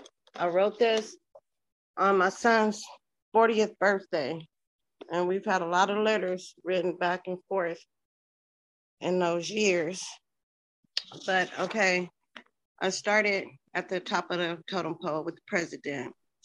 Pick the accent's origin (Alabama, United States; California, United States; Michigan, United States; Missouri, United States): California, United States; Compton; I was born and raised in Compton.